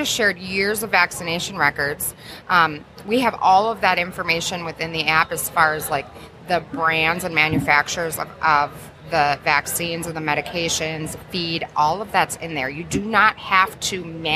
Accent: Wisconsin, United States; I'm from Wisconsin, so you have to have your Coggins at every event.

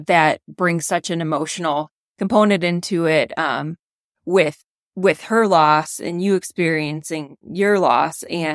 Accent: Michigan, United States; I'm from Michigan

